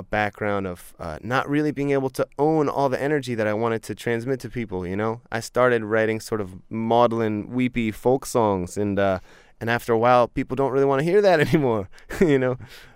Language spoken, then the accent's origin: English; Baltimore, Maryland, United States; I grew up in Baltimore in a row house. I had a mom and a sister, great family.